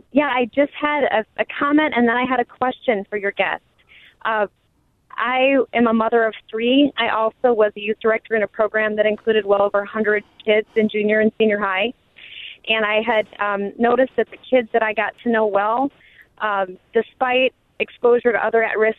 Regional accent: Midwest, United States; I was just wondering, growing up in the Midwest, I noticed the same thing with alcohol being just a part of what people do for entertainment.

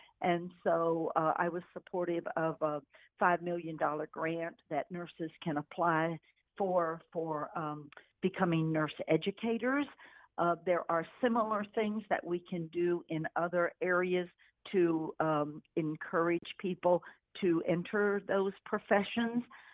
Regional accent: Virginia, United States; also born or lived in Lancaster County, Pennsylvania; I grew up in Virginia, born in Lancaster County, Pennsylvania, and we moved quite a bit while Ed was pursuing his career in cardiothoracic surgery.

